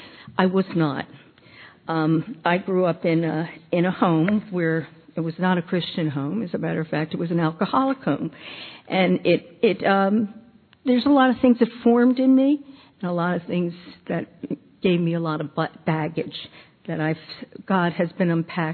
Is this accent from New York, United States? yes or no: yes; New York, United States; now in Long Island, United States; we moved out to Long Island, because I came from New York, as Kristen said.